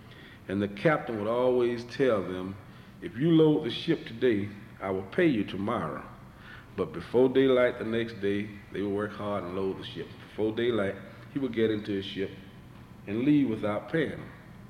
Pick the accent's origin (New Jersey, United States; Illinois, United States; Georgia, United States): Georgia, United States; now in Brunswick, United States; But I'm originally from Southwest Georgia and moved to Southeast Georgia with Brunswick, Georgia.